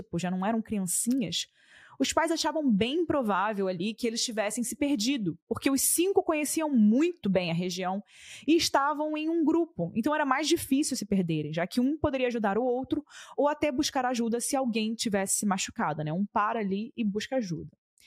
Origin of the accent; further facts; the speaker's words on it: Rio de Janeiro, Brazil; eu cresci no Rio de Janeiro, né? No centro do Rio de Janeiro, na capital. Então, já no, na minha época, que eu cresci nos anos 2010